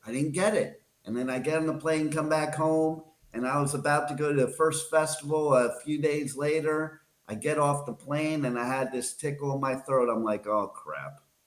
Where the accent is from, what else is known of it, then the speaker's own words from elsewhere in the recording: Florida, United States; it's in my home state. It's in Daytona Beach at the Daytona Speedway.